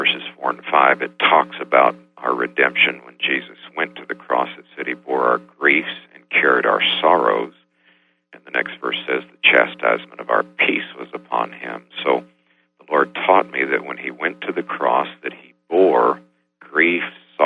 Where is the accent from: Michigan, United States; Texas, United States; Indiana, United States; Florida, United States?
Florida, United States; because I was raised in Florida working in the orange groves picking fruit